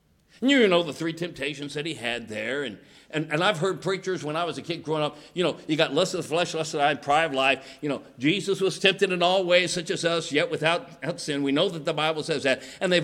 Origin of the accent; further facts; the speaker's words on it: Colorado, United States; I'm from Colorado. When I was a boy, we would go up into the mountains of Colorado.